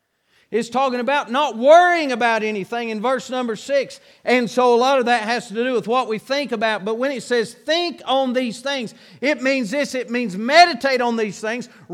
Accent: United States; born there; I praise God that I was born in America.

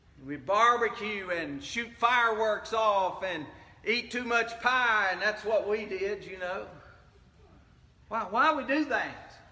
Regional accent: United States; I want to say, as an American, there's some things that are ours, uniquely as a nation

